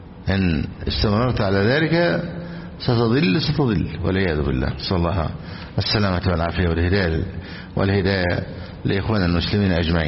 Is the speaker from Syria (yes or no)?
no; Egypt; بلادنا مصر